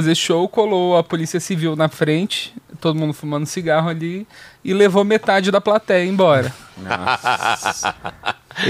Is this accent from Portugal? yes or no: no; Minas Gerais, Brazil; Eu sou mineiro, mas eu comecei a carreira aqui.